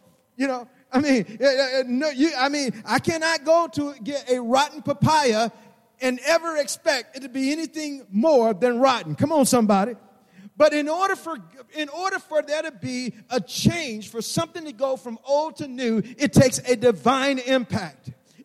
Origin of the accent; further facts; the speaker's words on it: Atlanta, Georgia, United States; when I was growing up in Atlanta, Georgia, you know, I stuttered as a young boy growing up